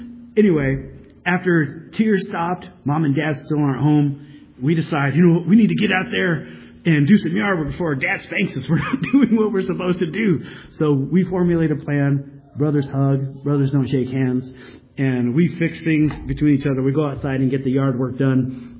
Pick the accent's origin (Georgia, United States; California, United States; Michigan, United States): California, United States; San Diego; I didn't grow up here in the high desert, but I grew up in San Diego.